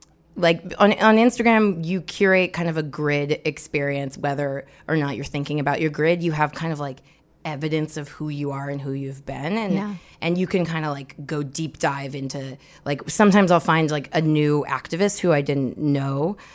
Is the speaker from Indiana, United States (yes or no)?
yes; Indiana, United States; so like as a white woman, I grew up in Indiana